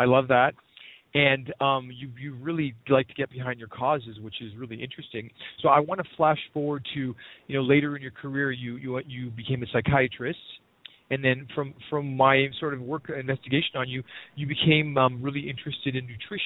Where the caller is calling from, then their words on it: Manhattan Beach, California, United States; I mean, I'm speaking from Manhattan Beach